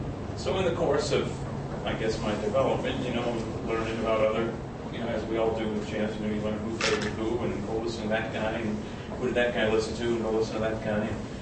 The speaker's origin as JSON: {"language": "English", "town": "Falmouth", "region": "Massachusetts", "country": "United States", "tie": "born or raised there", "said": "I grew up on Cape Cod and Falmouth, and I had really no exposure to jazz at all when I was a kid"}